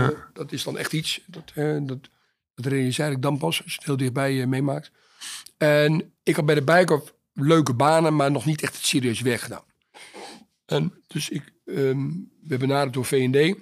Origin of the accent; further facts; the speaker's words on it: Netherlands; dan ben je als Hollander...